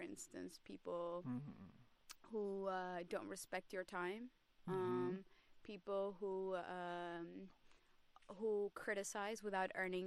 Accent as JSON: {"language": "English", "country": "Eritrea", "moved": "yes", "said": "I'm originally from Eritrea, so there's a saying about Eritreans that we blow up easy"}